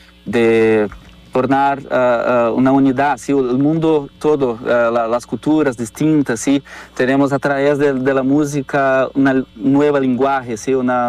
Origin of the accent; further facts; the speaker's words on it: Porto Alegre, Rio Grande do Sul, Brazil; Spanish is a second language; Yo soy de Porto Alegre, que es más al